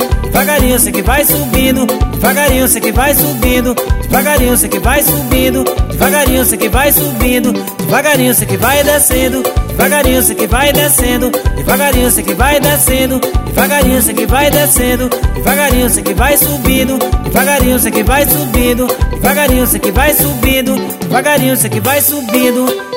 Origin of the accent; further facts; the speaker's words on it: Fazenda Camarão, Bahia, Brazil; para toda a comunidade de Fazenda Camarão, minha terra natal.